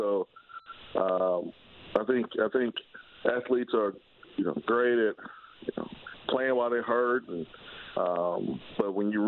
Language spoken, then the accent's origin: English; Alabama, United States; Beating Alabama. I'm from Alabama.